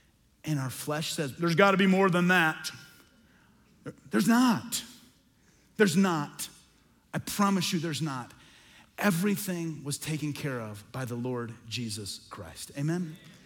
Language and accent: English; Midwest, United States; born or raised there